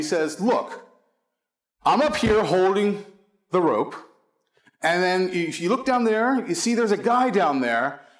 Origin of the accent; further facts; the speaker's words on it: Philadelphia, Pennsylvania, United States; I said, you don't know me. I'm from Philly. This is not a natural thing.